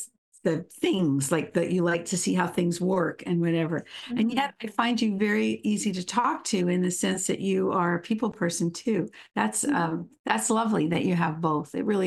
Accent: England, United Kingdom; now in United States; I'm from England, and I just love listening to those accents.

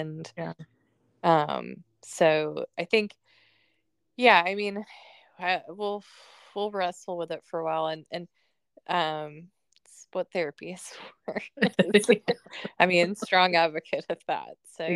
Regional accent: the South, United States; I'm from the South, so food was always like, I was constantly taking casseroles to people with my grandma.

